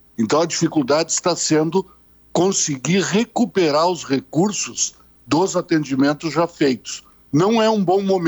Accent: Bagé, Rio Grande do Sul, Brazil; also born or lived in Santana do Livramento / Porto Alegre; Eu nasci em Santana do Livramento, me criei em Bagé, fui muito a Lavras do Sul e depois morei em Porto Alegre.

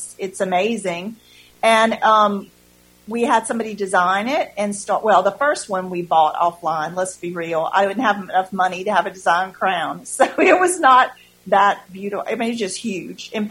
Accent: Alabama, United States; now in New Iberia, United States; Well, I'm a transplant to New Iberia. I came from Alabama, and I was a much older mother of two very small children

